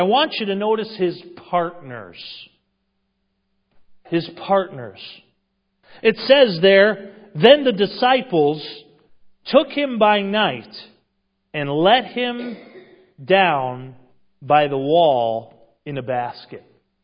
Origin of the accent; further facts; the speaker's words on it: Westfield, Massachusetts, United States; If you were to go back to my hometown in Westfield, Massachusetts, or Holyoke, Massachusetts, and you were to meet some of my old friends